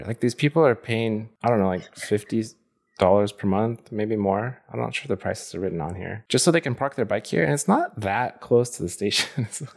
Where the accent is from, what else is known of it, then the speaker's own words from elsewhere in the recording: United States; because I grew up in the US